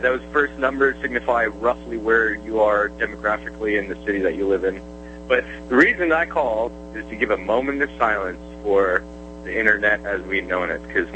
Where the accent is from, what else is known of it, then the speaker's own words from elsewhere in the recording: New York, United States; Dude, when I was a kid growing up in New York, 549-1496